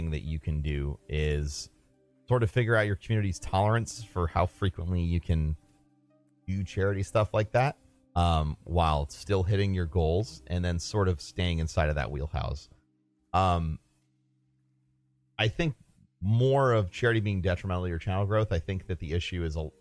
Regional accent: St. Louis, Missouri, United States; back in my hometown in St. Louis, there's a company called Blueprint Coffee

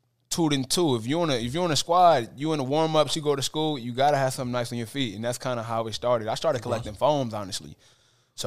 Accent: Cleveland, Ohio, United States; now in Atlanta, United States; But I'm originally from Cleveland, moved to Atlanta.

